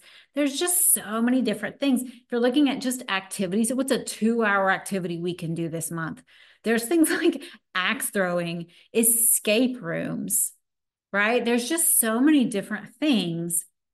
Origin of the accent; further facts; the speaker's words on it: Texas, United States; which makes a little more sense since I grew up in Texas